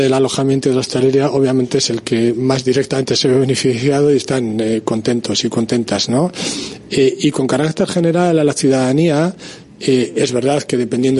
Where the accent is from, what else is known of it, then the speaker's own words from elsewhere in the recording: Bilbao, Basque Country, Spain; cuando dices, ¿de dónde eres? De Bilbao.